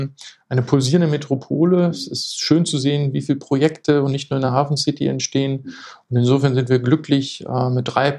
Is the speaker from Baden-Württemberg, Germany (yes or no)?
no; Lower Saxony, Germany; born there; now in Hamburg, Germany